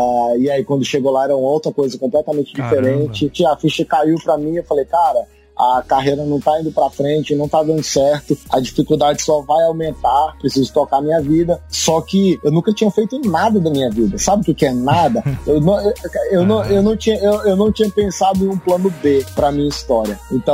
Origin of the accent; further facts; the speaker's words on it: Brasília, Federal District, Brazil; como eu sou lá de Brasília